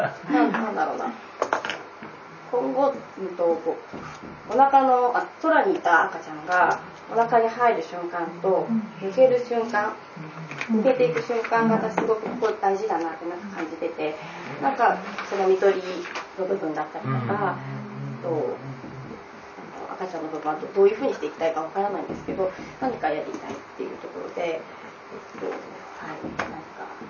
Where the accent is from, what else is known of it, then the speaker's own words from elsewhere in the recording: Asahikawa, Hokkaido, Japan; 北海道旭川市から来ました。